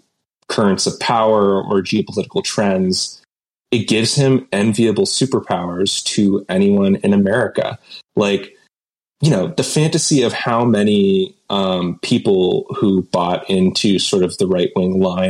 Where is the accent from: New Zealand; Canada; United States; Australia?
Canada; I'm Canadian. But we get a lot of American culture here.